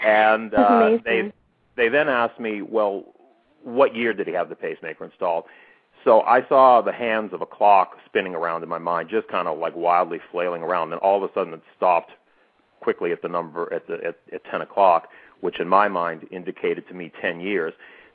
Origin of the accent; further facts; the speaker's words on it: Boston, Massachusetts, United States; Sure. Well, I grew up in the Boston area.